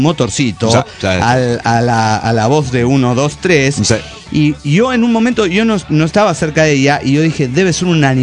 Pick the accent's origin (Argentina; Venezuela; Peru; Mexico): Mexico; Celaya, Guanajuato; Yo soy originario de Celaya, igual que la Blanca, mi melliza